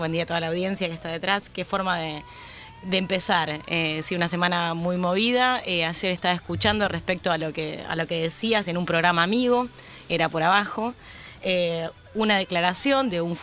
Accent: Argentina; nosotros y nosotras acá como argentinos y argentinas

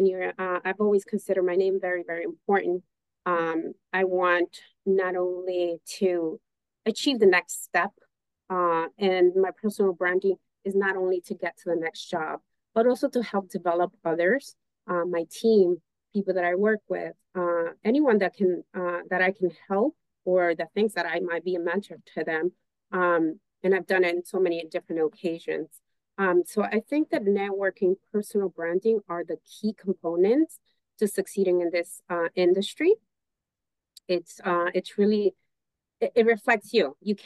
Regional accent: New York, United States; So I grew up in New York, lived in New York, but I was lucky enough through my years to work in different markets

